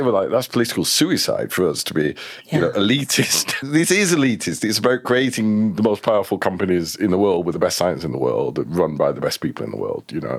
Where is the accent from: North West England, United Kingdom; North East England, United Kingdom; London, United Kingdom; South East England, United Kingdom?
North West England, United Kingdom; Manchester; I love Manchester. I'm from Manchester, for God's sake.